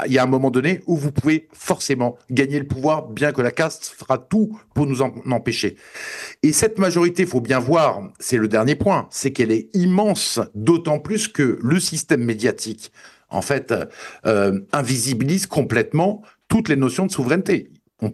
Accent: France; Si on veut défendre l'identité en tant que Français, notre identité

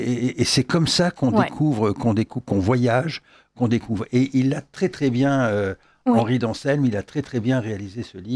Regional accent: Aix-en-Provence, Provence-Alpes-Côte d'Azur, France; ça c'est toute ma jeunesse, hein, moi je suis d'Aix-en-Provence

